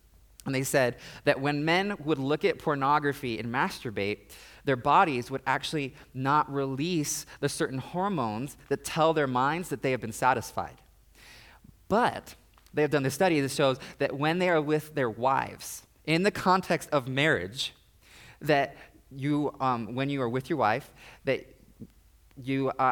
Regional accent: Kansas, United States; Part of my life, I grew up in Kansas, and in Kansas, the grass gets like super tall.

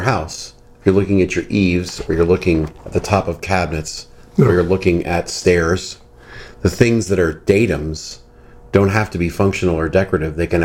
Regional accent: Buffalo, New York, United States; I grew up in Buffalo, and so we saw the Guarantee building.

